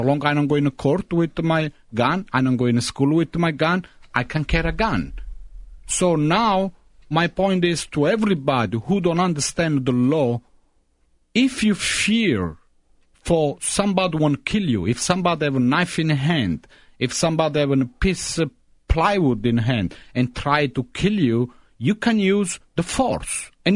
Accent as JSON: {"language": "English", "country": "Italy", "second_language": "English", "lives_now": "United States", "said": "I am Italian. I'm American citizen. And I think I know more than anybody else in this country the law"}